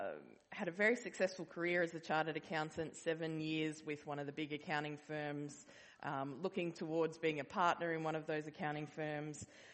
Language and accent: English; Queensland, Australia; also born or lived in Cairns, Australia; Grew up and lived most of my life on southern Gubbi Gubbi country. Gubbi Gubbi is neighbouring to Wagga Wagga, and Gubbi Gubbi is like the Sunshine Coast area of Queensland